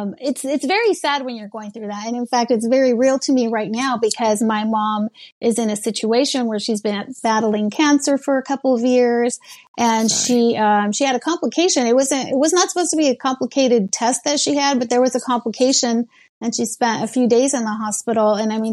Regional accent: Lomita, California, United States; also born or lived in Torrance, United States; I was born in Torrance, California, raised in Lomita, which is like this very small town right next to, San Pedro.

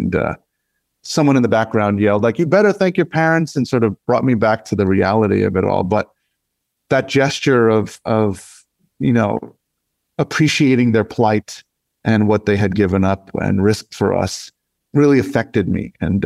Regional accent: New York, United States; And I told her that I grew up in the Bronx and I was born there.

